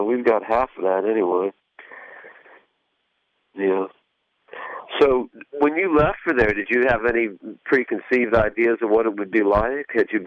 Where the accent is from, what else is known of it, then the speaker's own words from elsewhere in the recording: Florida, United States; Yeah, I was born down near South Miami. South Miami, I moved up here as a teen.